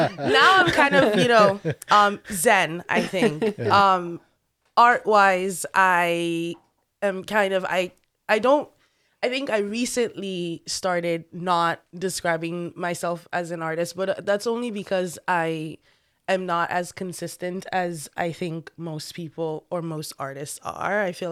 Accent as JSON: {"language": "English", "country": "Sierra Leone", "also_born_or_lived": "Maryland, United States", "moved": "yes", "lives_now": "Rochester, United States", "said": "I spent most of my years being in America once I came from Sierra Leone in Maryland. And then I moved here."}